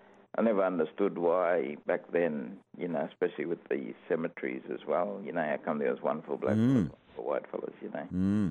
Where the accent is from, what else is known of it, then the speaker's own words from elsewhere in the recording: Mareeba, Queensland, Australia; moved from there to Mareeba, and I did a lot of my senior schooling in Mareeba, which is, a lot different growing up in Mareeba, but same sort of thing.